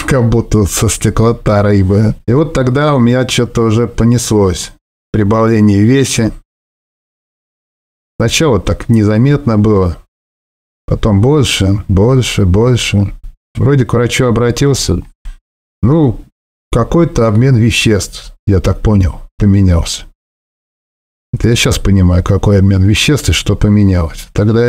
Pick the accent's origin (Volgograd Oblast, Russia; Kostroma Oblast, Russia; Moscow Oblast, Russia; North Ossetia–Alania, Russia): Moscow Oblast, Russia; мне 52 года, 192 рост. Что себе я из Подмосковья, из бывшего военного городка.